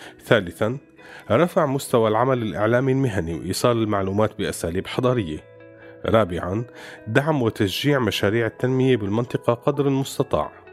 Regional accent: Syria; وهذا الشيء نحن منفتقده كسوريين،

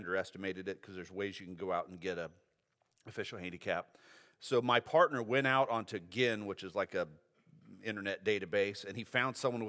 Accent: United States; When I was growing up in DeKalb County, my dad was a member of a little country club.

